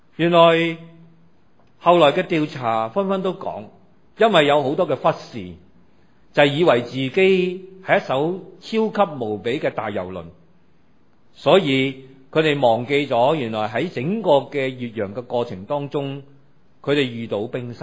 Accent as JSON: {"language": "Chinese", "country": "China", "said": "我們中國人經常有一句說話"}